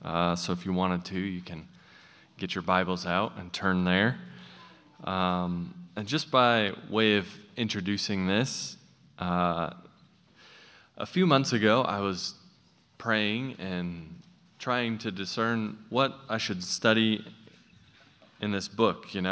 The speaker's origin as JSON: {"language": "English", "country": "United States", "tie": "born or raised there", "said": "I grew up in America in the evangelical church, and we sometimes don't talk about the Jewish context of Scripture."}